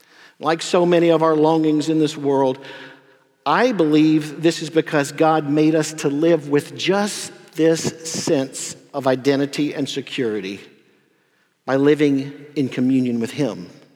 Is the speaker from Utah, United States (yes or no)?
no; Pickens, South Carolina, United States; Now, these are just some of the things I remember from my hometown, Pickens, South Carolina.